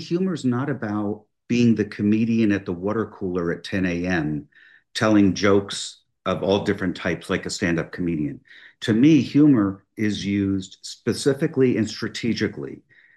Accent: New Jersey, United States; I ran for local city government in the small town I grew up in New Jersey.

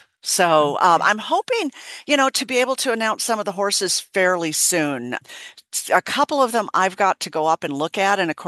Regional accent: Minnesota, United States; I'm from Minnesota and that's still mind boggling.

